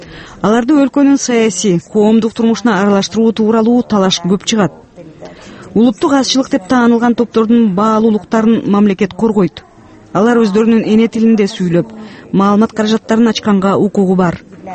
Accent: Kazakhstan; Мен өзүм Казакстанда төрөлүп өскөм. Ал жакка тез-тез каттап турам.

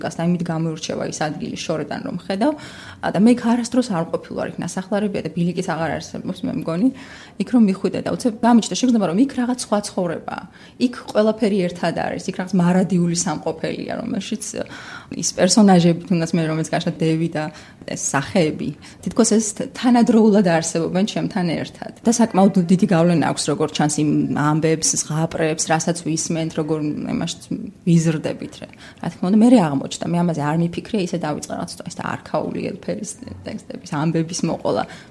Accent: Mtskheta-Mtianeti, Georgia; გავიზარდე ხევსურეთში და იქ ესეთი გარემოა, რომ იქ ყველაფერი თანამედროვეა

